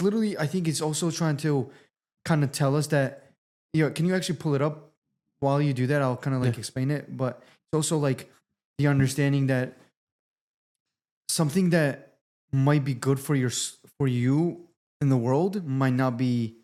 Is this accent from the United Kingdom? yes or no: no; Georgia; We actually are Orthodox. We grew up in Georgia. Georgia is a very Orthodox country.